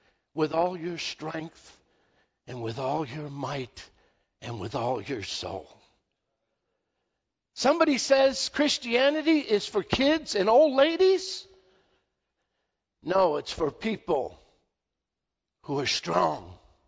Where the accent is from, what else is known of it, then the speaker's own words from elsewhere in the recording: New York, United States; And he knows I'm from New York.